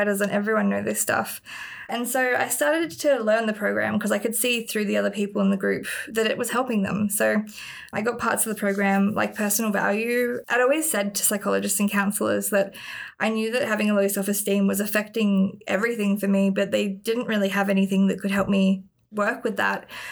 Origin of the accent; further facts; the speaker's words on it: New South Wales, Australia; I grew up in the Northern Rivers of New South Wales.